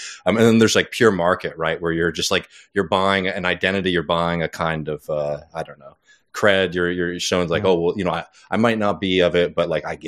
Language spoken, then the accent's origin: English; Austin, Texas, United States; my hometown of Austin has always sort of had that pining for the past, right?